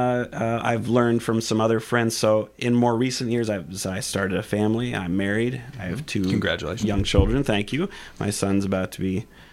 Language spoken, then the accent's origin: English; Illinois, United States; because I was from Illinois originally, and that's where he's from. But I had moved up here